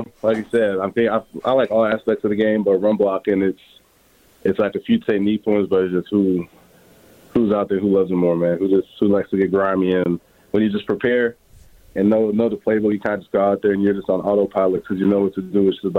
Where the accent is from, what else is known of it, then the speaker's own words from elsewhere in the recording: Germany; also born or lived in Newport News, United States; When I was born in Virginia, Newport News. But we moved straight back after I was born, so I grew up over there. Just normal in a normal apartment in a German neighborhood, so it's just normal.